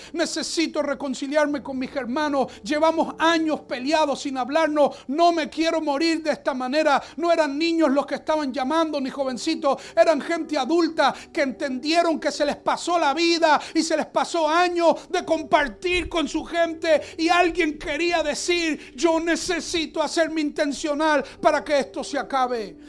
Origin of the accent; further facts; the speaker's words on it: Puerto Rico; also born or lived in Venezuela; Yo soy venezolano. ¡Bravo! Salí chiquito de mi país y me crié en Puerto Rico.